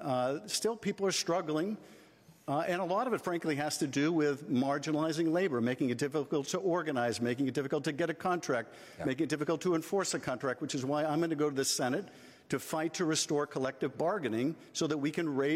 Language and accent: English; Florida, United States; I saw a vibrant state, a state that was different than my home state of Florida.